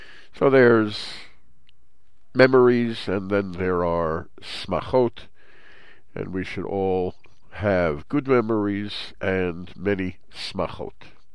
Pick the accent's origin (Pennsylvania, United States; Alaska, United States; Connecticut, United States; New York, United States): New York, United States; I said, no, I'm from New York.